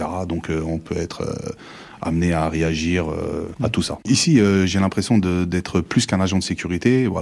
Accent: Bobigny, Île-de-France, France; Je suis originaire de la ville de Bobigny. J'ai grandi à deux pas d'ici.

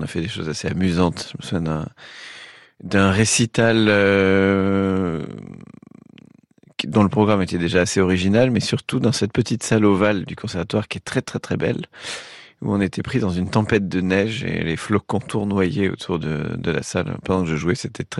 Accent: Toulouse, Occitanie, France; born there; Je suis né à Toulouse.

